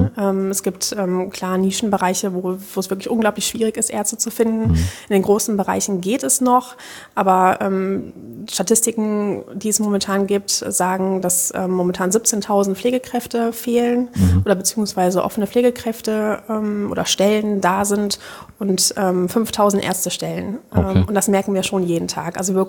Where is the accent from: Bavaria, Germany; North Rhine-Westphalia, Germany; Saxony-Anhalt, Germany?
North Rhine-Westphalia, Germany; Düsseldorf; now in Bielefeld, Germany; In Düsseldorf, wo ich auch in der Nähe aufgewachsen bin